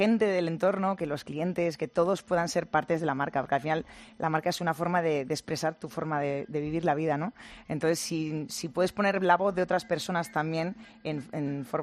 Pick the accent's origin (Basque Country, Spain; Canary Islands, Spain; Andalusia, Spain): Basque Country, Spain; Yo como buena vasca tengo que tener un novio sevillano